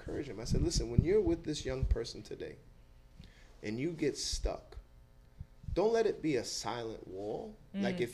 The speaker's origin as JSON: {"language": "English", "town": "Bronx", "region": "New York", "country": "United States", "tie": "born or raised there", "said": "I don't think there are people that are like, you know, I grew up in East Chester Projects."}